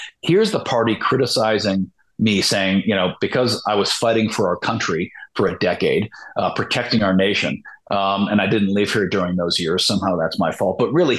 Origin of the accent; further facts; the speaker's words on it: Minnesota, United States; I'm from Minnesota.